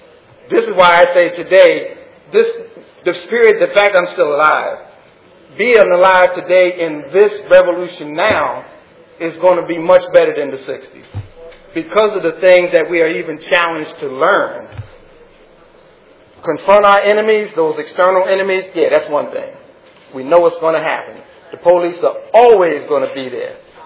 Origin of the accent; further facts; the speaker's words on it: Plainfield, New Jersey, United States; a Panther will come from Plainfield to Plainfield, my hometown, from New York.